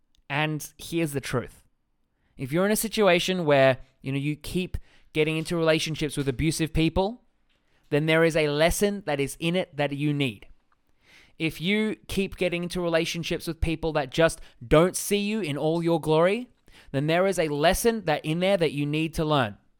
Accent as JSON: {"language": "English", "country": "Australia", "accent": "Australian", "said": "In my very Australian accent."}